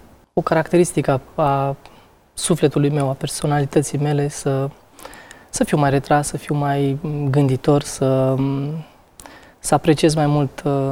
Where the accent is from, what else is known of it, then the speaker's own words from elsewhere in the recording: Murighiol, Tulcea County, Romania; Dobrogean din Tulcea, sunt născut în Murighiol, în Delta, acolo este inima